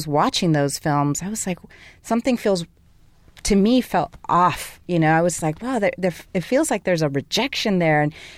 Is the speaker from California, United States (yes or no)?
yes; California, United States; I think that's what I heard growing up in the Bay Area